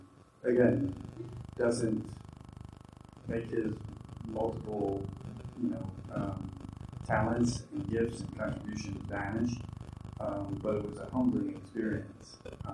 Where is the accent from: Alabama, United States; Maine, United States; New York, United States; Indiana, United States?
New York, United States; Brooklyn; Growing up in Brooklyn, I mean, I spent my early career as a sports writer, and it's not surprising that you know, sports figures became some number of my heroes